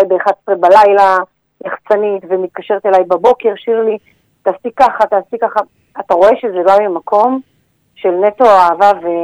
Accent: Ramat HaSharon, Central District, Israel; now in Herzliya, Israel; גדלתי ברמת השרון מגיל אפס, ואחרי כל כך, אני גר היום בהרצליה

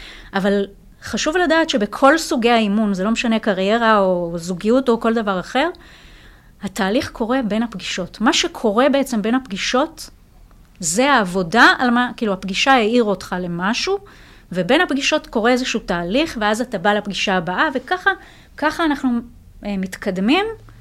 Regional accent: Rosh HaAyin, Central District, Israel; אז אני מראש העין

